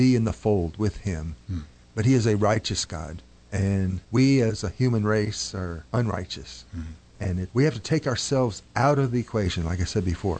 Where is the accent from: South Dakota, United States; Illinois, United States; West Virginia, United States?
Illinois, United States; Chicago; born there; I was born in Chicago, lived there about a year and a hal